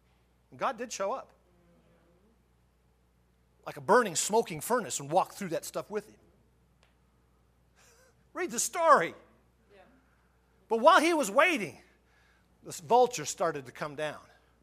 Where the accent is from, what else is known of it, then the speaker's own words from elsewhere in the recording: Trinidad, Colorado, United States; Except one place, and it's better. It's Trinidad. My hometown.